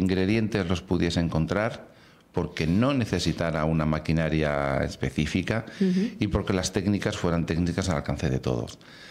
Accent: Córdoba, Andalusia, Spain; Les haría un buen salmorejo de mi tierra, de Córdoba

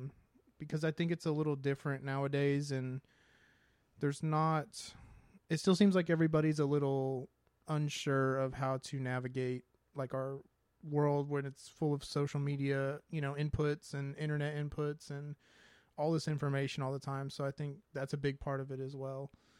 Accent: Texas, United States; And cause we're from Texas, so that's a huge difference from there.

